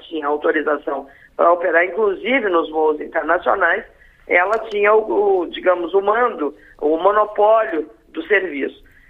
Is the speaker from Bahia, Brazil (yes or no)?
no; Rio Grande do Sul, Brazil; nós, gaúchos, né, nascemos lá